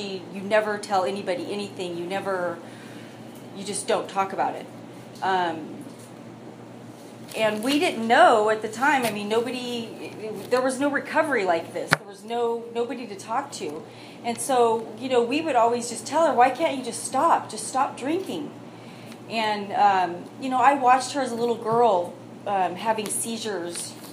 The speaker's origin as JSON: {"language": "English", "town": "Santa Maria", "region": "California", "country": "United States", "tie": "born or raised there", "said": "I grew up here in Santa Maria. I was born and raised here."}